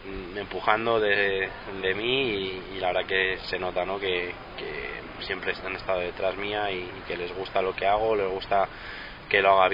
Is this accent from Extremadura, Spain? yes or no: no; Guijuelo, Castile and León, Spain; el nombre de Guijuelo, el nombre de mi tierra donde me he criado y donde he pasado mucho tiempo.